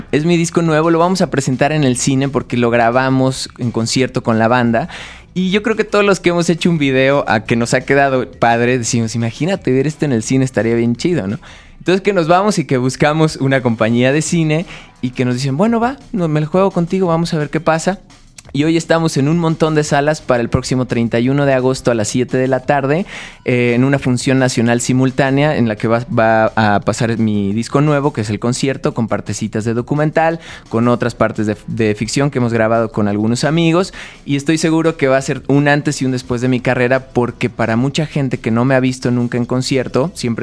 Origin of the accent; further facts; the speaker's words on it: Puebla, Mexico; soy cantautor, soy poblano